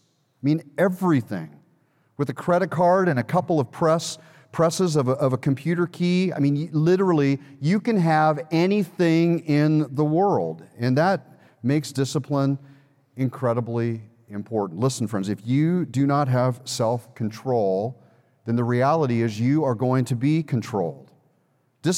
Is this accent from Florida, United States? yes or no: no; Los Angeles, California, United States; Back in 1984, the Olympics were in my hometown, Los Angeles, California.